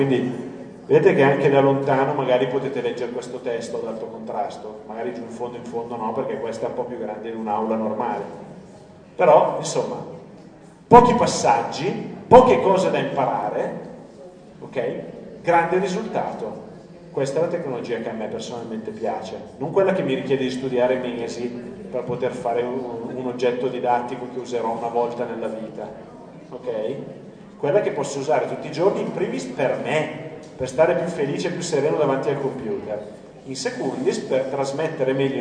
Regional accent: Lombardy, Italy; Ivana Sacchi, che è delle mie parti, è bresciana

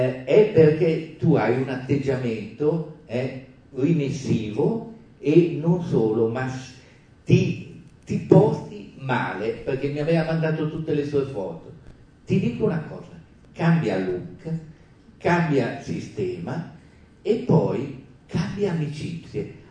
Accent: Calabria, Italy; accent: Calabrian; io sono calabrese, adesso sono arrivato all'università, mi prendono tutti in giro, perché parlo calabrese

